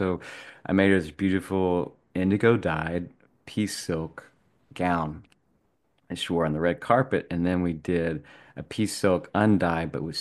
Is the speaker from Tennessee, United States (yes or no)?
yes; Nashville, Tennessee, United States; Like I said, I grew up in Nashville, and naturally my friends were musicians